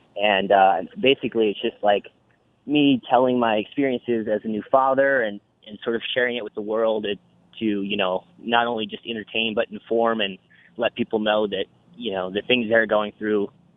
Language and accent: English; South Dakota, United States; And out here, whenever I tell anybody I'm from South Dakota, I'm usually the first person they've ever met from South Dakota